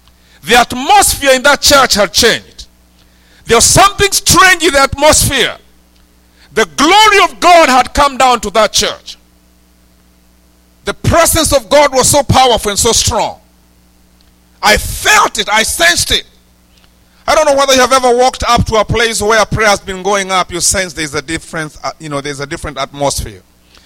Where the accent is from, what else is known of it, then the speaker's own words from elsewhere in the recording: Githunguri, Kiambu County, Kenya; I was nicknamed in my village where I grew up in Githunguri